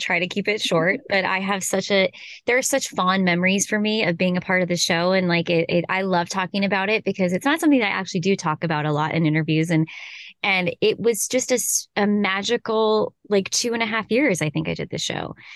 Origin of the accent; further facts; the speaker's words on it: the South, United States; I was in pageants as a kid growing up in the South in the 80s.